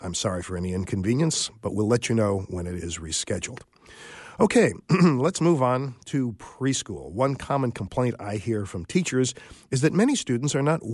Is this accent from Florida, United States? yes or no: no; Bakersfield, California, United States; take in other areas of the Central Valley, most particularly my hometown, Bakersfield.